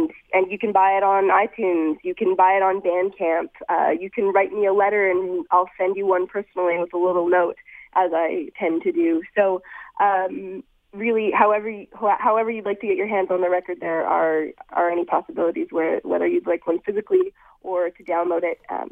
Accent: Bowen Island, British Columbia, Canada; Where I grew up on Bowen Island, as I've explained, it was extremely idyllic.

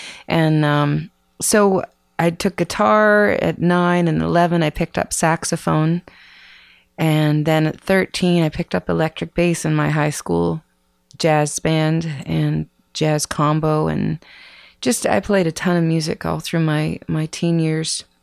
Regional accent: Saskatoon, Saskatchewan, Canada; moved away as an adult; Well, originally, I am from Saskatoon, Saskatchewan, and left there when I was 21.

